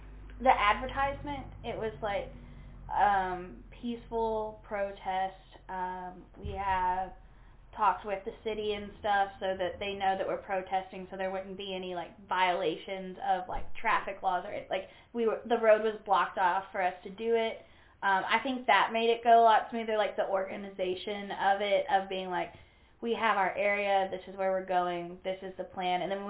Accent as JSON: {"language": "English", "town": "Louisville", "region": "Kentucky", "country": "United States", "tie": "born or raised there", "said": "I'm from Louisville, and I'm friends with a lot of people I grew up with in Louisville on Facebook, Twitter, TikTok."}